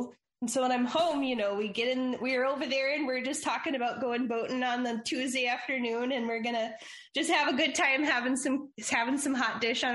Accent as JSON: {"language": "English", "region": "Iowa", "country": "United States", "tie": "born there", "said": "I'm very proudly Minnesotan in heritage, although technically I'm from Iowa, if we talk about birth roots."}